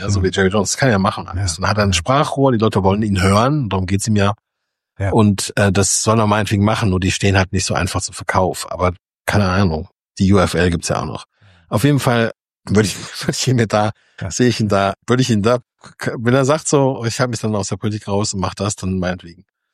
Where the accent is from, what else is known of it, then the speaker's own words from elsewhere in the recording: Germany; Da habe ich als Deutscher eine ganz andere Sicht drauf, weil ich anders erzogen wurde.